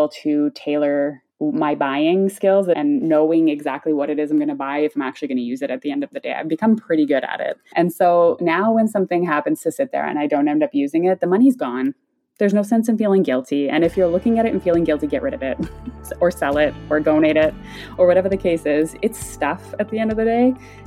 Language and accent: English; Canada; now in Germany; I am Canadian. I live in Germany, though.